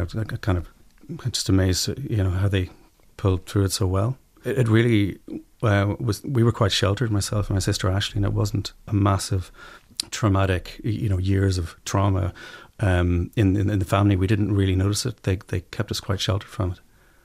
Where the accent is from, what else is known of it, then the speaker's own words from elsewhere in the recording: Strabane, Northern Ireland, United Kingdom; also born or lived in Borneo, Malaysia; I was born in Borneo in Malaysia. My parents were working out there, and then we moved to Strabane.